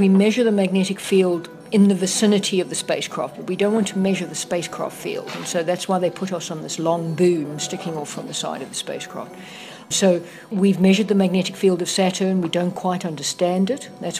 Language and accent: English; Durban, KwaZulu-Natal, South Africa; moved away as an adult; I was born in Johannesburg, but we moved to Durban when I was about 6 months old, and I did my schooling and my university degree there. I left in 1989.